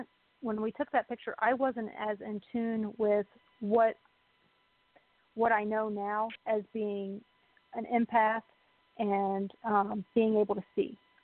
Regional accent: United States; like I've had to tell a whole bunch of people, I'm Indian. I don't care what you call me as long as you don't call me a bad word.

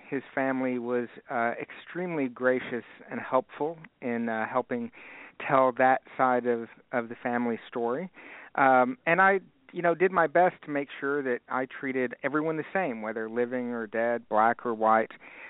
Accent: Dallas, Texas, United States; Well, growing up in the South, in Dallas, a former headquarters of the Ku Klux Klan in the 1920s, I realized that my grandfather was most likely a Klansman

